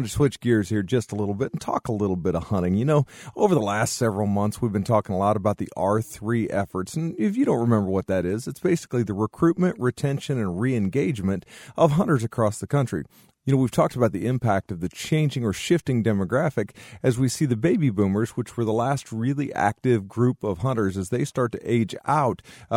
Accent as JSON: {"language": "English", "region": "Kansas", "country": "United States", "tie": "born or raised there", "said": "I know in my home state of Kansas, Fort Riley is one that offers up several different opportunities each year for hunters"}